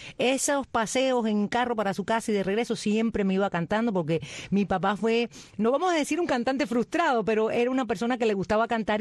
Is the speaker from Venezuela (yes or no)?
no; Havana, Cuba; Yo nací el 11 de agosto del año 1955 en el Vedado, Habana, Cuba, en maternidad de línea. Y me crié en el Vedado, cerquita de la calle Línea.